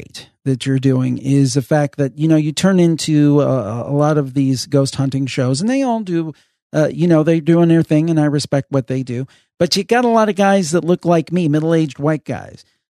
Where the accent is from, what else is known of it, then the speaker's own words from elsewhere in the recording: Cleveland, Ohio, United States; Oh, House of Wills in Cleveland. That's my hometown. I know exactly where the House of Wills is.